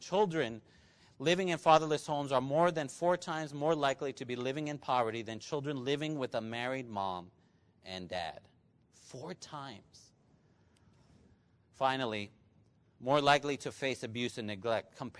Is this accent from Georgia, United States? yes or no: no; Alabama, United States; I grew up in Alabama, in that state. College football is crazy.